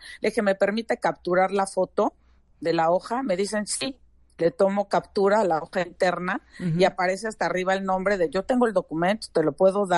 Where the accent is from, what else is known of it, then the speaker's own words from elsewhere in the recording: Mexico; Soy la única mexicana que ocupa un asiento en ese comité.